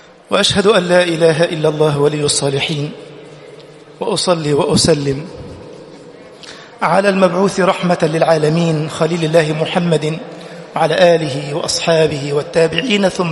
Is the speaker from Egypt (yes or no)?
yes; Egypt; اللهم اجعل بلدنا مصر أمنا أمانا، سخاء رخاء